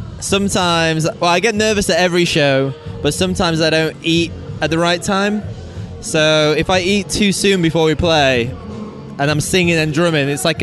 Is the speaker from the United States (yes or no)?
no; Manchester, North West England, United Kingdom; Well, we're from Manchester, but I'm half Polish, half Lebanese, so I'm, like, the Brexit nightmare.